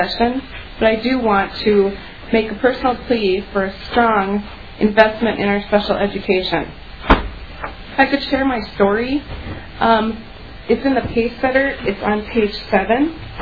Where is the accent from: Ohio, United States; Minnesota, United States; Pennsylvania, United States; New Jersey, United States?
Minnesota, United States; Griglin; I'm from Griglin, Minnesota, which is 45 miles northeast of Beaver Falls.